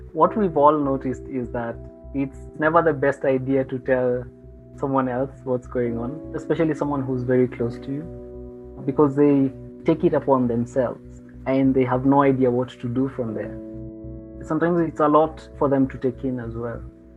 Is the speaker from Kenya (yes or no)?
yes; Nairobi, Kenya; growing up in Nairobi and in the part of Nairobi that I grew up